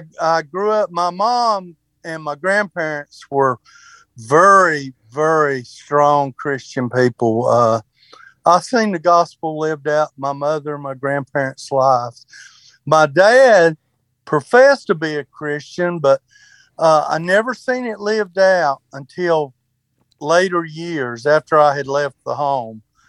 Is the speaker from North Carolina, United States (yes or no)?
yes; North Carolina, United States; I'm originally from North Carolina.